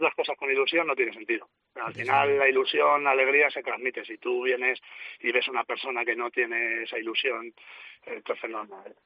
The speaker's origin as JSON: {"language": "Spanish", "town": "San Juan", "region": "Castile and León", "country": "Spain", "said": "yo soy de San Juan, de un pueblo pequeño de Segovia"}